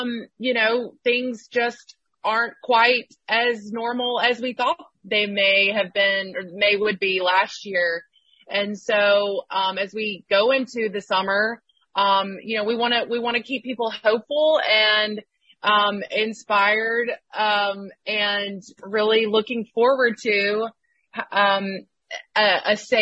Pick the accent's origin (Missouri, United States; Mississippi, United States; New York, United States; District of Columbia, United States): Mississippi, United States; Jackson; some of it was filmed in my hometown of Jackson, Mississippi